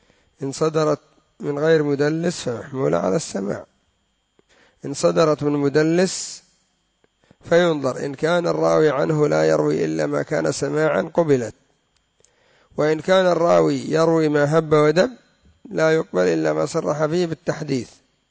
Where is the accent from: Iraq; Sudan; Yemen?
Yemen; عندنا في اليمن محمد ومحمد، هذه من الأسماء التي ربما تكون في اليمن فقط